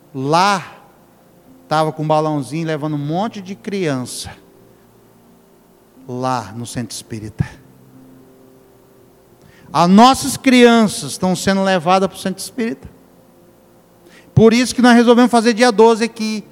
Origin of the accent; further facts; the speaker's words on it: Exu, Pernambuco, Brazil; born there; Porque eu nasci numa terra chamada Exu, gente, você acredita? Local de nascimento, Exu.